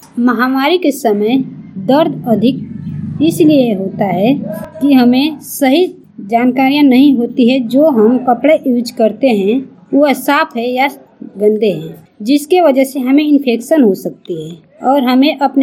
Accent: Uttar Pradesh, India; मैं गाजीपुर जनपद की रहने वाली हूँ। मेरी उम्र 28 वर्ष की है

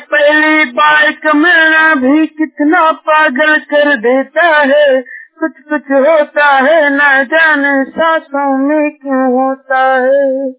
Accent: Janjgir-Champa, Chhattisgarh, India; मैं छत्तीसगढ़ जिला जांजगीर चांपा ग्रामा मंडल का रहने वाला हूँ।

